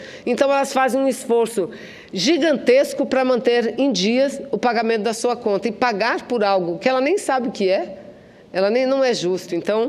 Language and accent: Portuguese; Amazonas, Brazil; extraído lá no meu estado do Amazonas.